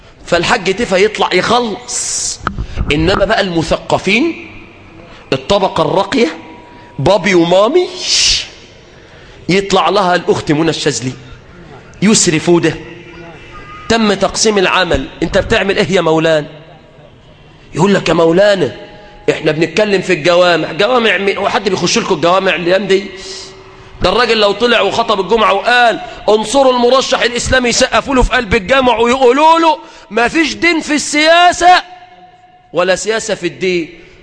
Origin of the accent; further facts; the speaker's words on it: Egypt; بلادنا مصر